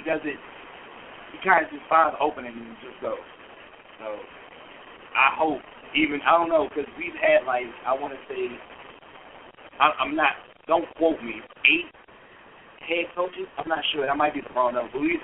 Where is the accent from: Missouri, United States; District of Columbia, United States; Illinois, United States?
District of Columbia, United States; Washington; I'm a diehard Redskins fan. Anyone knows personally, I'm from Washington D.C.